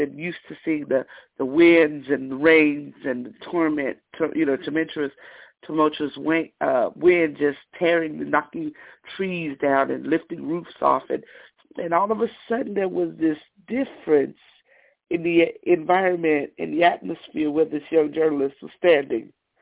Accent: Las Vegas, Nevada, United States; I was really looking forward to seeing you all out here in my hometown of Las Vegas, Nevada. I was born and raised there, as you said.

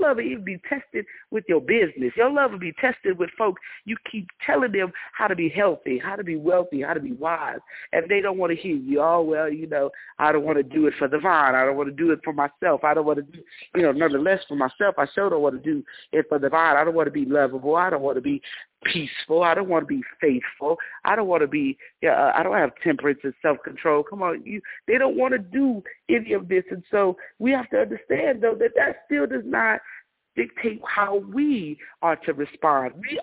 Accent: Las Vegas, Nevada, United States; I'm a city girl, I've been born and raised in Las Vegas, I ain't never really been anywhere outside of Vegas unless I had to go preach there.

